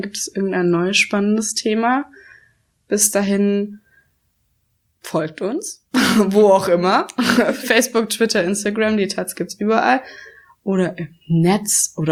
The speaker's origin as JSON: {"language": "German", "country": "Germany", "said": "Ja, toll. Toll, dass ich Deutsche sein darf."}